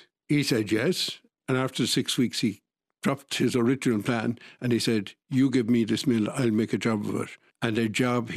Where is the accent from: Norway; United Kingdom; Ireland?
Ireland; Dublin, Leinster; I grew up in Pembroke Park, which is Donnybrook, Ballsbridge area. I went to school in Mount Merion, so I passed RTE on my way to school over many, many years, and I went to college in UCD.